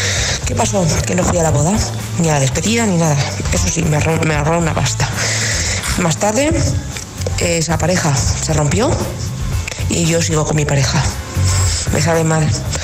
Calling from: Alcoy, Valencian Community, Spain; de Alcoy.

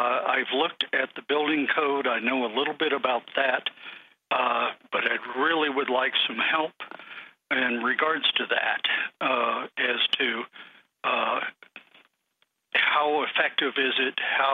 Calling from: Colorado, United States; I'm calling from Colorado

